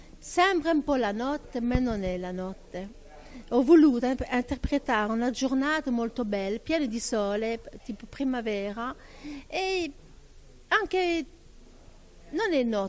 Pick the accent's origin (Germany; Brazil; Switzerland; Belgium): Belgium; Sono belga, ma in Belgio non abbiamo queste belle giornate di sole come c'è qua.